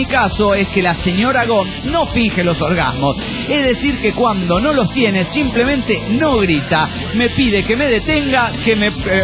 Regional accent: Rosario de Lerma, Salta, Argentina; soy de Rosario de Lerma, Salta, Argentina.

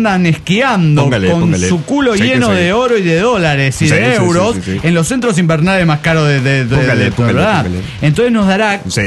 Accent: Cancún, Quintana Roo, Mexico; de Cancún, Quintana.

